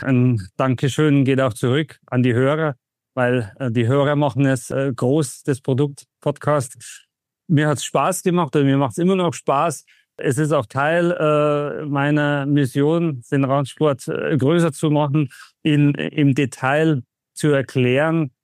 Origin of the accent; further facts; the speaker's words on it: Bruckmühl, Bavaria, Germany; Und ich bin in Bruckmühl aufgewachsen.